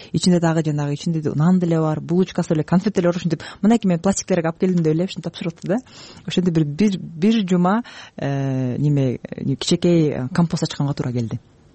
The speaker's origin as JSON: {"language": "Kyrgyz", "town": "Talas", "region": "Talas Region", "country": "Kyrgyzstan", "said": "Бишкекте жүрүп, анан Чүйрүктө жашап, бүгүн Таласка барам, өзүм Таластан болом."}